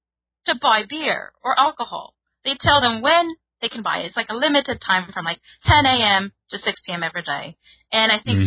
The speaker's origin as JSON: {"language": "English", "region": "California", "country": "United States", "lives_now": "Sweden", "said": "I come from California, and there, it's like everybody does marijuana, like literally."}